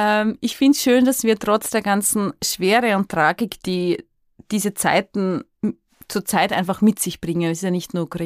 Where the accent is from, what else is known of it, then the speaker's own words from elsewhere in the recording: Austria; das nehme halt ich natürlich wahr als Österreicherin